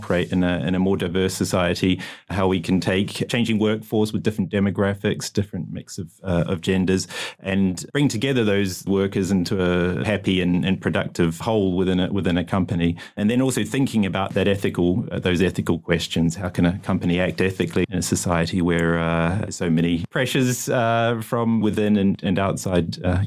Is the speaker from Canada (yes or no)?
no; New Zealand; Well, I'd have to say, as a New Zealander and as a keen, very amateur runner, I'd have to go for Arthur Lydiard